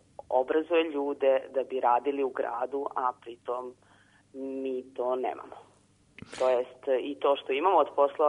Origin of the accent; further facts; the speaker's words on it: Belgrade, Serbia; born there; Beograd, odakle sam ja poreklom, ajde kažem, da sam rođena tamo.